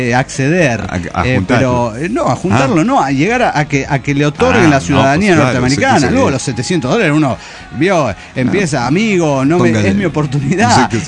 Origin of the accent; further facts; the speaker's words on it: Georgia; moved away; yo salí de Georgia en la Unión de Repúblicas Socialistas Soviéticas. Éramos ni televisión teníamos.